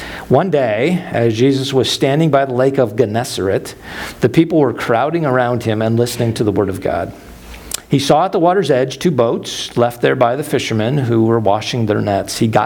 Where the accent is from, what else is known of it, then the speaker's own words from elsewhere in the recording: Evart, Michigan, United States; that we're from Everett, Michigan, if people have heard of Everett at all